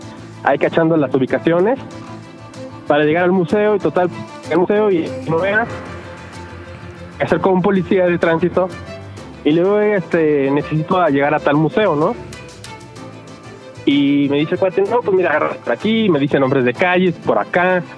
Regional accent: La Paz, Baja California Sur, Mexico; also born or lived in Mexico City; Yo soy de aquí, de la Ciudad de México, nada más que viví muchos años desde chico en Baja Sur, en La Paz.

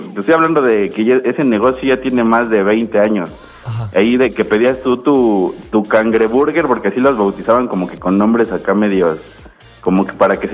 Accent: Xochimilco, Mexico City, Mexico; Yo soy de Xochimilco.

